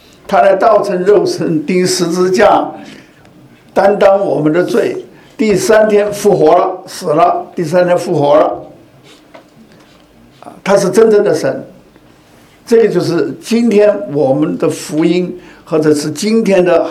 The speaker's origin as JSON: {"language": "Chinese", "country": "China"}